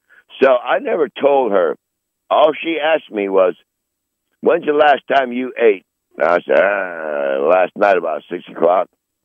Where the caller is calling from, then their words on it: Michigan, United States; I am in very, very, very far northern Michigan, right up there about, I would say, I could throw a rock into Canada. Right. Above the UP. I'm above the UP.